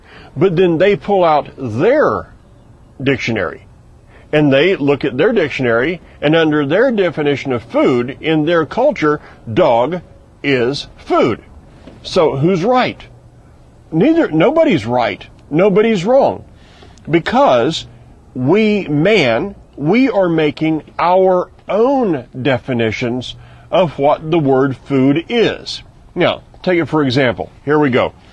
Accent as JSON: {"language": "English", "region": "the South", "country": "United States", "said": "I'm from the South. In the South, pig, pork, shrimp, I mean, if you're from any of the Gulf or the seacoast, the seaboards, you know, shrimp."}